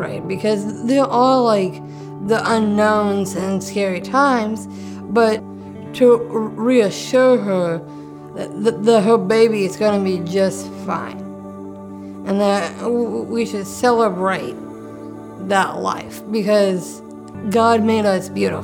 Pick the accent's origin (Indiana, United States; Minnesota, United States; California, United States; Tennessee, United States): Indiana, United States; Indianapolis; I am from Indianapolis, Indiana. I'm a born and raised Hoosier. I am 34.